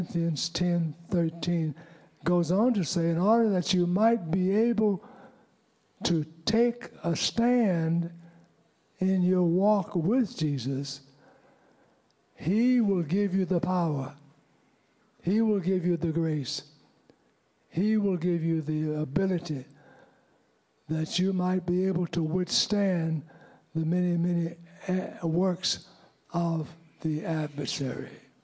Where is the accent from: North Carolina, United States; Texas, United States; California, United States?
Texas, United States; born there; I was born in Texas, but I didn't know the word.